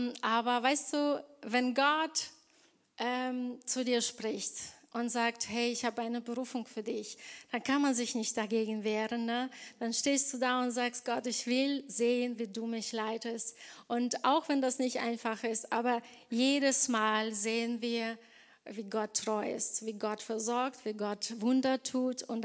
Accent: Ukraine; German is a second language; moved away as an adult; now in Germany; bin 43 Jahre alt oder jung, je nachdem, wie man es misst. Ich komme aus der Ukraine und seit 22 Jahren bin ich in Deutschland. Ich kam nach Deutschland ohne deutsche Sprachkenntnisse

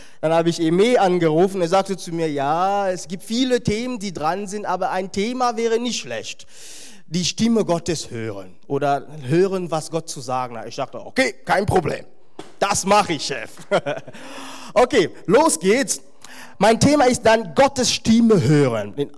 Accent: Brensbach, Hesse, Germany; Ich komme aus der Nähe von Frankfurt. Das ist in Odenwald, in Brenzbach, für die, die sich dann auskennen.

